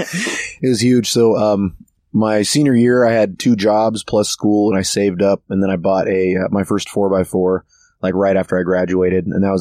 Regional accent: Washington, United States; born there; also born or lived in Berlin, Germany; I was born in Washington. We lived there for a couple months, and then we were stationed in Berlin, Germany, in 1986.

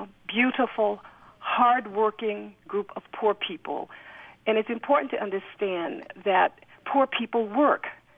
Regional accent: New Orleans, Louisiana, United States; born there; But I was born in New Orleans, so I have family that are still there.

